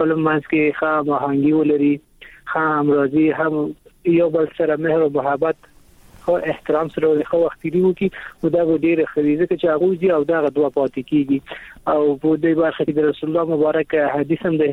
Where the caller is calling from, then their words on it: Kabul, Afghanistan; د کابل ولایت څخه مې اړیکې نیولې